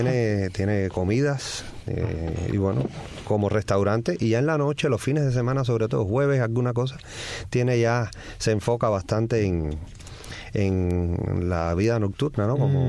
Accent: Havana, Cuba; moved away as an adult; now in Italy; Sí, soy de La Habana. Exactamente, de Alamar, Habana del Este.

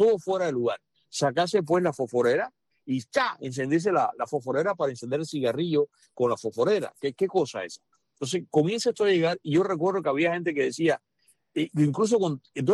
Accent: Cuba; moved away as an adult; yo vine fumando de Cuba

